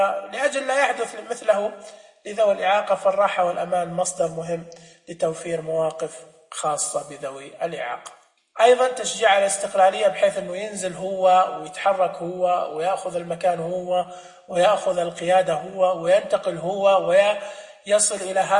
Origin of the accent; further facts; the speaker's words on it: Saudi Arabia; أتكلم عندنا في السعودية مثلا